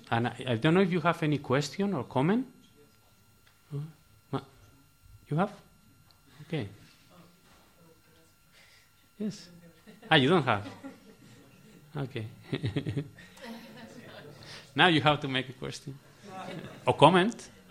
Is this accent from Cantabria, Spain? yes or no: yes; Santander, Cantabria, Spain; So next project will be in my hometown in Santander next June.